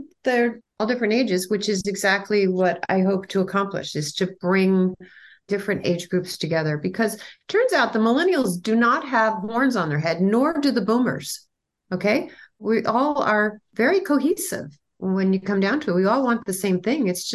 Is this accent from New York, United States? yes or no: yes; New York, United States; now in California, United States; I'm a New Yorker. The ocean's on the right, not on the left.